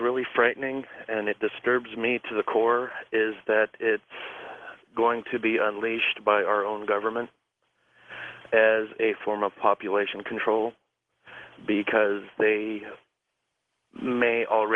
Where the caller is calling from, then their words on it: Pueblo, Colorado, United States; I am calling from Little Steel City, also known as … in Pueblo.